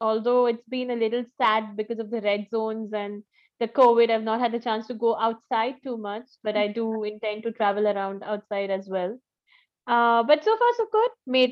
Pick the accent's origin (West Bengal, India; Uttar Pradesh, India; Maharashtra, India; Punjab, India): West Bengal, India; Kolkata; now in Bangalore, India; So I come from West Bengal, and the city is called Kolkata.